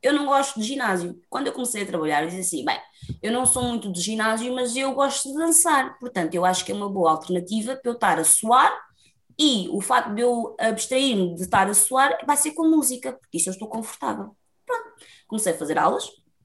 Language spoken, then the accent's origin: Portuguese; Lisbon, Portugal; Eu sou nascida e criada cá em Portugal, sou totalmente alfacinha, porém, contudo, este chocolate que aqui está a olhar para vocês, tem a descendência de África, nomeadamente de Angola.